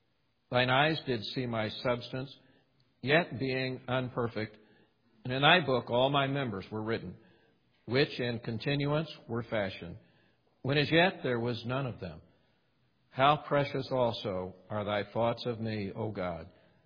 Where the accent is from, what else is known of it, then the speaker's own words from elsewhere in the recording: Indiana, United States; I have fond memories of a child growing up in Indiana.